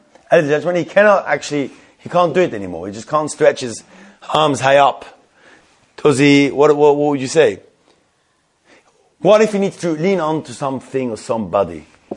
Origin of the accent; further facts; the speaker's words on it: Switzerland; the shul I was brought up in Switzerland